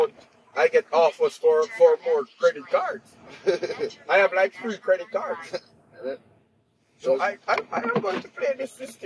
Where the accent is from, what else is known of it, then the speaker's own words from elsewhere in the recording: Jamaica; now in United States; American system is American system. I'm a Jamaican. I respect your system. I'm in your house.